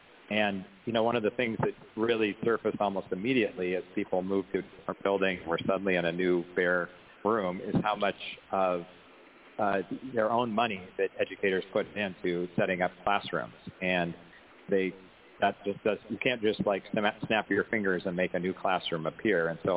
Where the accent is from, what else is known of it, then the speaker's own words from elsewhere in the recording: Fairbanks, Alaska, United States; I'm a teacher from Fairbanks. Teach high school English.